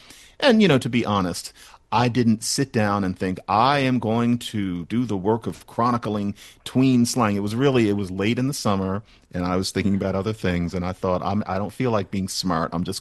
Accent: Philadelphia, Pennsylvania, United States; I didn't hear many languages growing up in Mount Airy. I didn't hear Spanish or anything

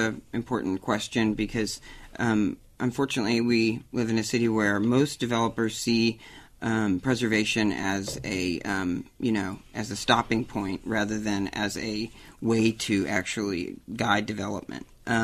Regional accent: Texas, United States; I guess maybe the fact that I'm from Texas. And, you know, in Texas, we do have some historic cities and places, obviously.

